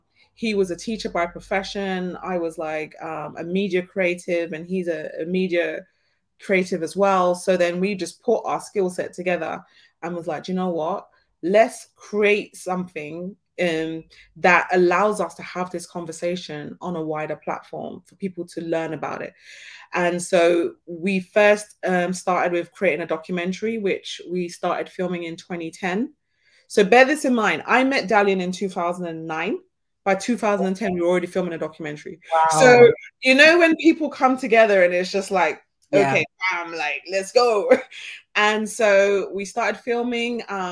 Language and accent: English; Jamaica; And for myself, someone being from the diaspora, I'm Jamaican